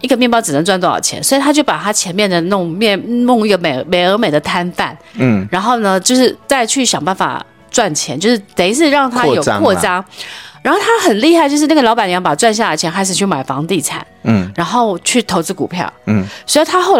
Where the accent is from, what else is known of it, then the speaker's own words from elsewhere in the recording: Jiufen, New Taipei, Taiwan; 其实因为我小时候就是一出生下来我就没有爸爸嘛，然后我妈就是没有办法，她就把我们三个小孩寄养在9份我奶奶外婆家